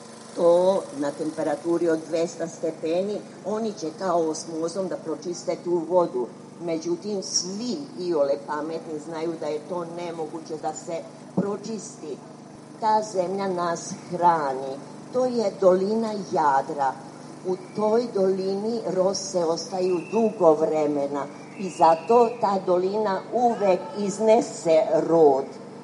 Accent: Prezjak, Šumadija and Western Serbia, Serbia; Dolazim iz Prezjaka koji je izbrisan. Sad su nas podelili nešto na Nedeljice, nešto na Slatinu, nešto na Korenitu. Jednostavno ne postojimo više, čak nemamo ni ulicu.

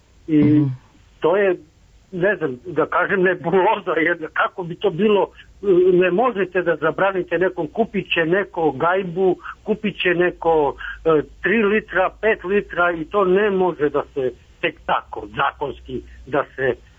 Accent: Serbia; ja sam Srbin pravoslavne vere

